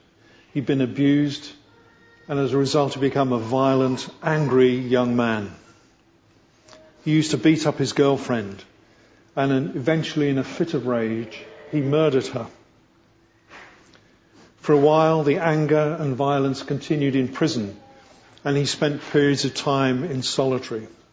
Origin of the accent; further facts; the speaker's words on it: England, United Kingdom; I'm English.